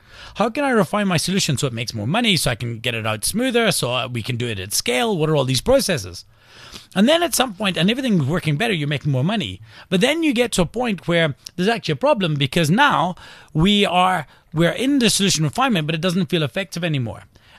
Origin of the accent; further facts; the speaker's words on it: Scotland, United Kingdom; I'm Scottish, and one of the things I'm most upset about is, I mean, I've got an Irish surname and I don't have a clan and a tartan